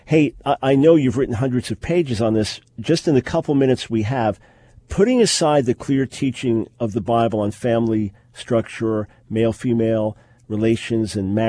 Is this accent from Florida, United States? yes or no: no; New York, United States; Look, I'm a New Yorker living in the South.